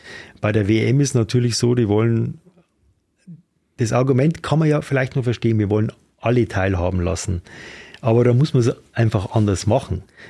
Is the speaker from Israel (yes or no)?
no; Germany; Für uns als Deutsche